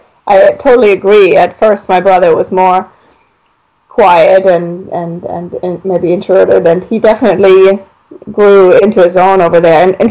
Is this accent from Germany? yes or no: yes; Germany; I grew up in Germany, and my dad and I, we always traveled a lot.